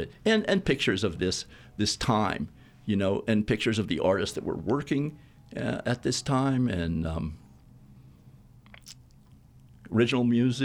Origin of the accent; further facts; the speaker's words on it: the South, United States; I was raised in the South, so I never expected to see that happen.